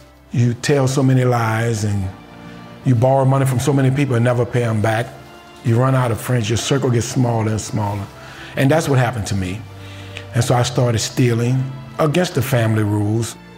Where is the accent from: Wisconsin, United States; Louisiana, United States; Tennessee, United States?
Louisiana, United States; New Orleans